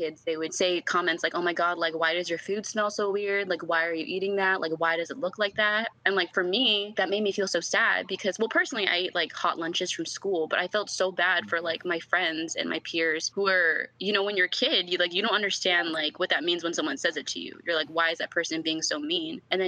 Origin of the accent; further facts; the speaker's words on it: Fountain Valley, California, United States; also born or lived in Huntington Beach; I grew up in Orange County. And, I mean, you guys probably know that Orange County is predominantly white. I grew up in, like, Fountain Valley, Huntington Beach, and those areas are pretty white.